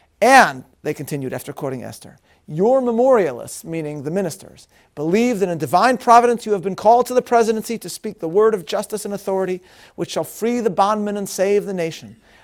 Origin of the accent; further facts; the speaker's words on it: Chicago, Illinois, United States; the Reverend W.W. Patton, an American pastor from my hometown of Chicago, Illinois